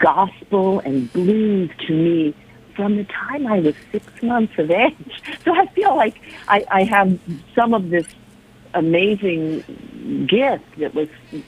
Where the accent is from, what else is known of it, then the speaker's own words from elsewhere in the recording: Dallas, Texas, United States; I'm born and raised in Dallas, Texas, believe it or not.